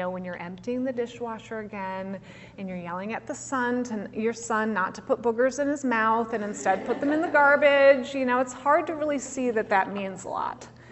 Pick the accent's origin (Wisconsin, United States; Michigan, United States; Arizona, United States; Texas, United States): Michigan, United States; Muskegon; that clinic was in Muskegon, Michigan, my hometown.